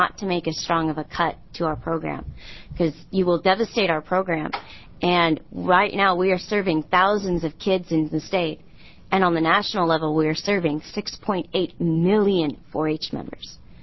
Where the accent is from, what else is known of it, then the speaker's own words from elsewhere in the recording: Myrtle Creek, Oregon, United States; I'm a junior from Myrtle Creek, Oregon, which is in the southern half of this state.